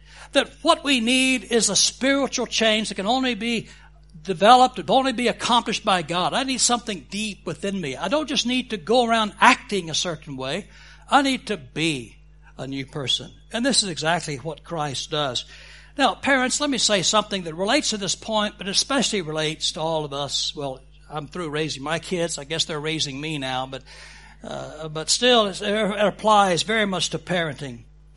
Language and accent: English; Texas, United States; and I'm, as a Texan, I can claim some Southern membership, okay?